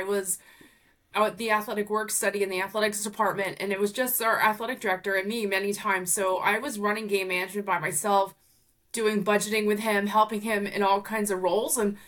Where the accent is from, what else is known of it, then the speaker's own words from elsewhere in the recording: New Jersey, United States; Sure. I grew up in New Jersey.